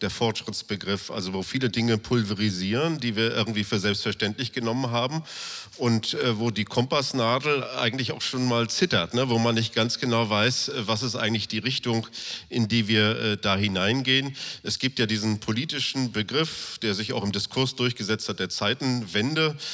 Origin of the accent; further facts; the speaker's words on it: Northern Germany, Germany; ich bin ja auch Norddeutscher, wie Wolfgang Schmidt.